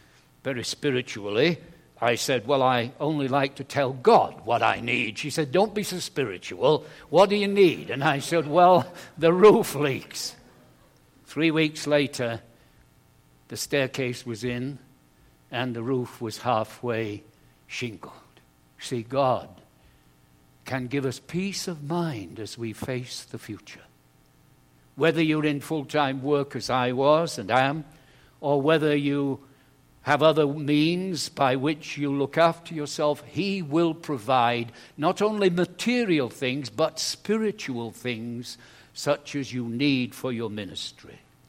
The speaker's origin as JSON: {"language": "English", "region": "England", "country": "United Kingdom", "said": "We are English, and we like to take each other cups of tea to bed, you see."}